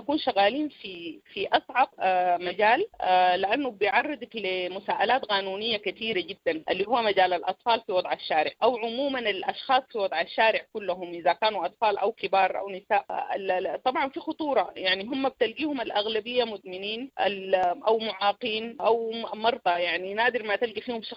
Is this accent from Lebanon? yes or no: no; Sudan; إحنا عندنا في السودان من جدودنا الزمان عندنا العمل الطوعي ده زي ما بقوله متأصل فينا بالفطرة